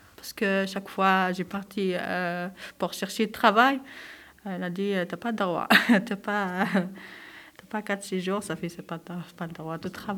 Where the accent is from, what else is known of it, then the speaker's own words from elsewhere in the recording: Tizi Ouzou, Tizi Ouzou Province, Algeria; first language Kabyle; French is a second language; now in Lens, France; J'habite à Lens. Je viens de l'Algérie, à Tizi Ouzou